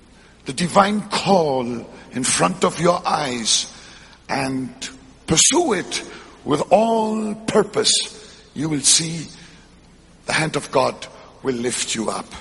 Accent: Hamburg, Germany; also born or lived in Frankfurt; I grew up in Hamburg and later on I lived in Frankfurt, but I'm neither a Hamburger nor a Frankfurter.

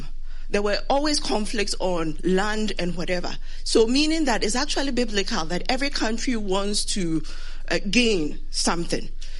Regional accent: Ghana; I'm a doctor from Ghana, and I'm doing my master's here in global health.

